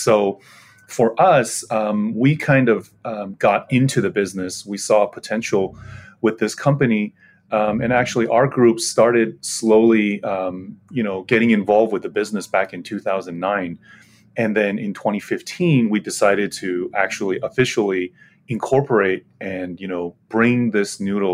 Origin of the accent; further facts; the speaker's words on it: United States; Yeah, I think, for us, me myself, growing up in the States, I know ramen noodle probably like a lot of the listeners, right?